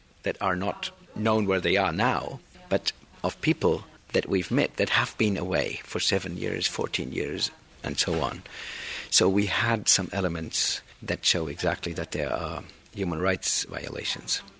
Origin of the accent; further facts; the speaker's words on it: West Germany, Germany; English is a second language; Now, if we hear as Germans wall, we react. And for me, as a person that was born and brought up in the West, and now having a constituency in the East, that hurts.